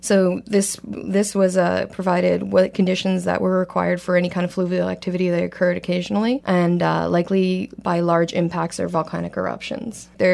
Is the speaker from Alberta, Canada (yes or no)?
no; Mississauga, Ontario, Canada; And I'm originally from the Toronto, Mississauga area. I moved up here for school, and I've stayed here because I like it so much.